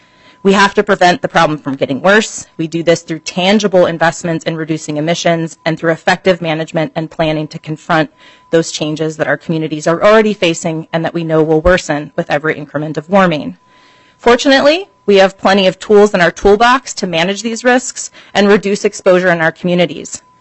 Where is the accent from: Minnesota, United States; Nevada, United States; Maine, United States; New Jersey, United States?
Minnesota, United States; And as a Minnesotan, I appreciate all of your efforts to sustain and create a thriving Minnesota for myself, my daughter, and all Minnesotans.